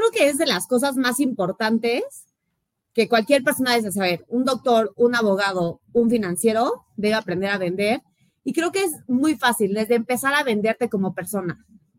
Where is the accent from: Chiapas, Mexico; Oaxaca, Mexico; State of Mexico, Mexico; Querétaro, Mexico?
Querétaro, Mexico; yo soy de Querétaro, estuve un año estudiando en el TEC de Monterrey.